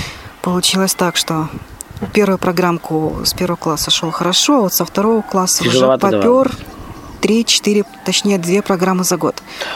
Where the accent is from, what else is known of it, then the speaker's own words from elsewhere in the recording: Komsomolsk-on-Amur, Khabarovsk Krai, Russia; now in Moscow, Russia; получилось так, что родился в России. Вот. Сам приехал из Дальнего Востока, это Хабаровский край, Комсомольск-на-Амуре.